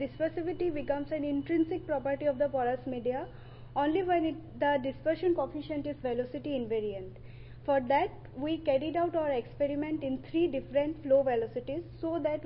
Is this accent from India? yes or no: yes; India; English is a second language; You can see my name. And I'm from India.